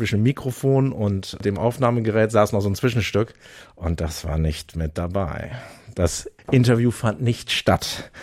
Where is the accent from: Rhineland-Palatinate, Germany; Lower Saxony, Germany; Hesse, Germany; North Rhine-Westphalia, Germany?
Lower Saxony, Germany; Lingen; wir kommen aus Lingen